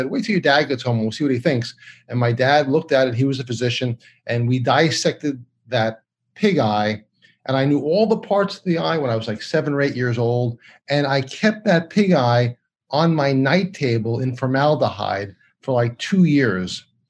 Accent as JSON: {"language": "English", "region": "New York", "country": "United States", "tie": "born or raised there", "said": "I grew up on Long Island next to a farm."}